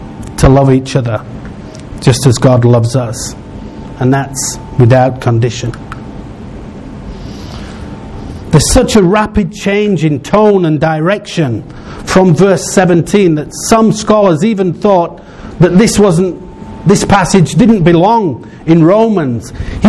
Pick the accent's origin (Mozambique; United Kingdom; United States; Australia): United Kingdom; Don't you know I'm British? We don't do that.